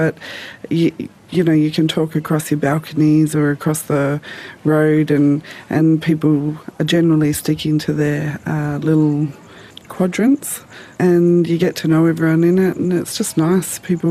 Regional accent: Melbourne, Victoria, Australia; I'm from Melbourne

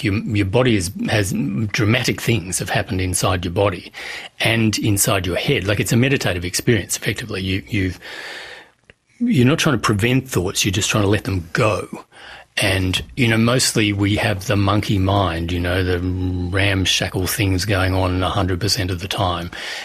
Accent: Brisbane, Queensland, Australia; And I grew up in Brisbane. The earliest thing I remember is Cooper's Plains. We had a corner store.

